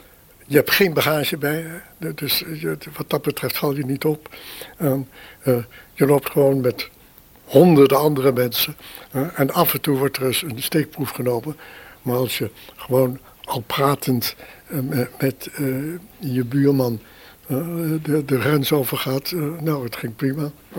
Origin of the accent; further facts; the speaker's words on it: Netherlands; als Nederlander heb je misschien voor een Belg of een Fransman al gauw een Duits accent.